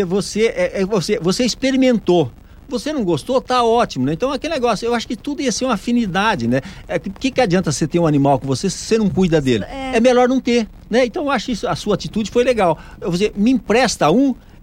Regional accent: Santa Fé do Sul, São Paulo, Brazil; Eu sou de Floreal, perto de Rio Preto, mas eu vivi desde o meu 50 dias em Santa Fé do Sul, que é divisa de Minas e Mato Grosso, né?

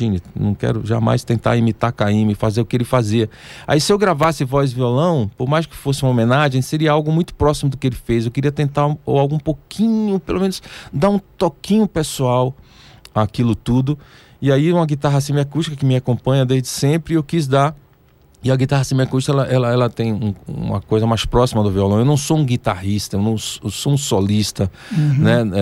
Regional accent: Salvador, Bahia, Brazil; nasci em Salvador, eu morei em Itapuã, convivi com os pescadores na praia.

